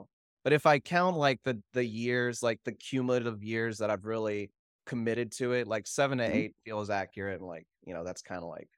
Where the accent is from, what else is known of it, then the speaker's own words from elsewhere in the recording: Austin, Texas, United States; I'm from Austin. I know I look like someone who moved here to ruin it.